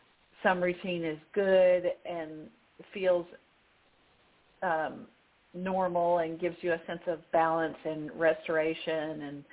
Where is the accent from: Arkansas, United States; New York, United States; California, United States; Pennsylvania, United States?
Arkansas, United States; Little Rock; moved away as an adult; I was an infant when I moved to Little Rock, Arkansas. I was raised in Little Rock and, you know, went to, schools all the way through 12th grade